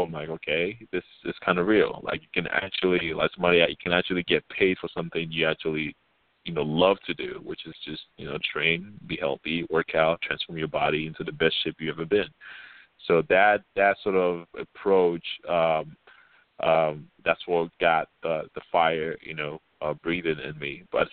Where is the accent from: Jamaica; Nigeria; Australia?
Nigeria; now in United States; I am Nigerian. I was originally born in Nigeria, and I moved to the state with my parents when I was 2003, I believe.